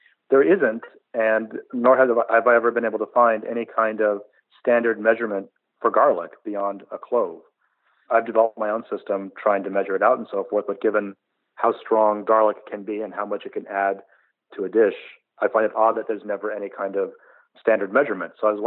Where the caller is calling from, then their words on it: Atlanta, Georgia, United States; Atlanta, Georgia.